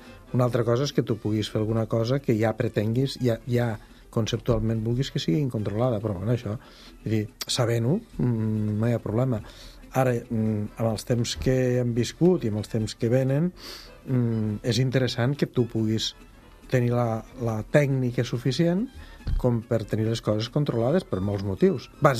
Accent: Lleida, Catalonia, Spain; Perquè soc de Lleida i l'obsessió.

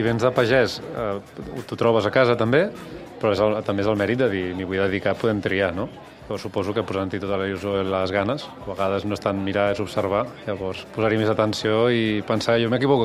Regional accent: Barcelona, Catalonia, Spain; jo vinc de Barna

